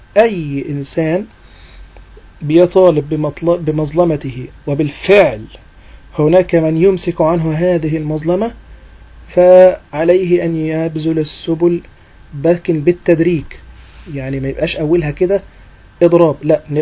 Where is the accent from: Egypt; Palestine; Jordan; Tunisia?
Egypt; الدراسة الشرعية عندنا في مصر هي حكر على